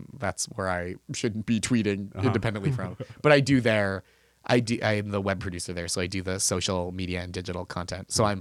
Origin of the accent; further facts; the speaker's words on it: Boston, Massachusetts, United States; I am from Boston.